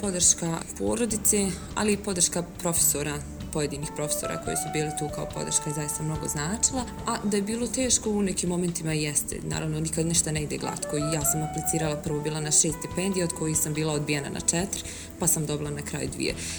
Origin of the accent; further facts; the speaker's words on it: Zenica, Federation of Bosnia and Herzegovina, Bosnia & Herzegovina; now in Augsburg, Germany; dolazim iz Zenice, inženjerka sam robotike koja trenutno živi i radi u Augsburgu u Njemačkoj.